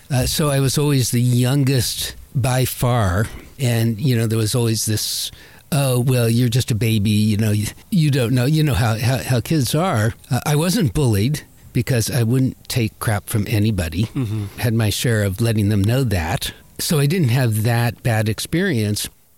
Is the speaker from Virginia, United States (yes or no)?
yes; Virginia, United States; also born or lived in California; I'm a native Californian. As a kid, we moved to Virginia. And so I grew up in Virginia, and we moved before I was outside in other than a stroller.